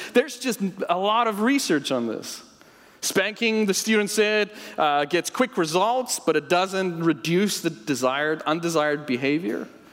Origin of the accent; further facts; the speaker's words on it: South Africa; now in United States; And I'm like, I grew up in South Africa, but I'm raising kids in America, so I can't teach this class.